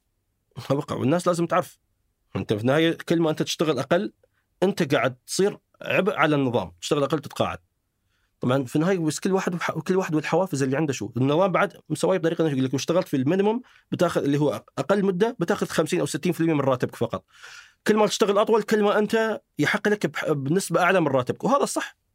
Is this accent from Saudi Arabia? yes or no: no; United Arab Emirates; يعني نحن عندنا في الإمارات